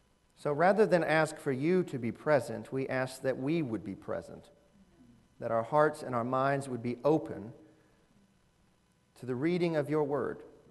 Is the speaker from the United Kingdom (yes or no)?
no; Augusta, Georgia, United States; born there; Dating myself a little bit, I was born in Augusta back when it was called St. Joseph's Hospital.